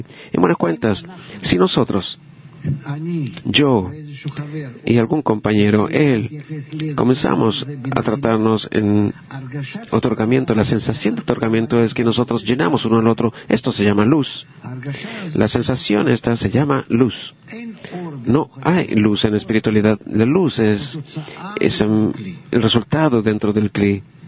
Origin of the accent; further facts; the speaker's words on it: Eilat, Southern District, Israel; Yo soy de Eilat.